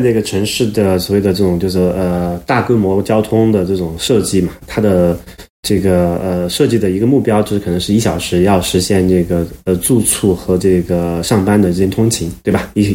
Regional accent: Sichuan, China; 这个我的老家嘛，四川的一个四线小城、五线小城吧

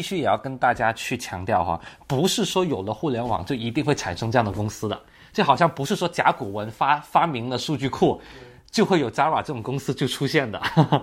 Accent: Guangzhou, Guangdong, China; 我作为一个广州土生土长的一个人，我还挺自豪啊

